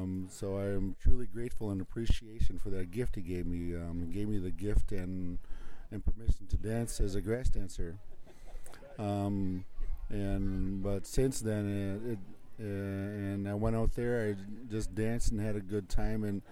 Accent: Minneapolis, Minnesota, United States; born there; now in Duluth, United States; Well, I was born in Minneapolis. I'm a member of Red Lake.

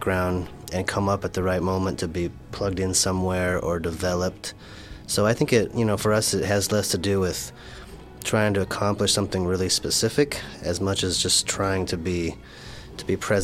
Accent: Iowa, United States; We're both from Iowa originally, so when we met in Tucson

